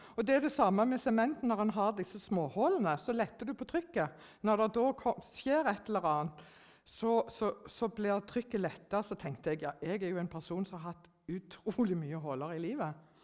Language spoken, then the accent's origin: Norwegian; Stavanger, Rogaland, Norway; also born or lived in Ganddal; now in Kristiansand, Norway; Jeg er egentlig fra Stavanger, men jeg har bodd på Ganddal i mange år, og nå har jeg flyttet til Sørlandet og bor på Flekkerøya. Og har planer om å flytte til Mandal etter hvert.